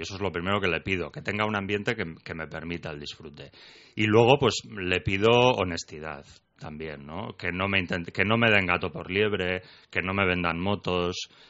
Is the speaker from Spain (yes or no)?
yes; Bilbao, Basque Country, Spain; Yo, a ver, soy de Bilbao, hay que partir de ese hecho, ¿no?